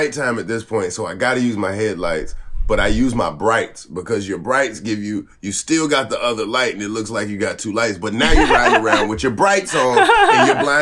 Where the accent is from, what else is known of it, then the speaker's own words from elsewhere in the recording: the South, United States; I'm from the South, though, so it's, you're going to see the racism.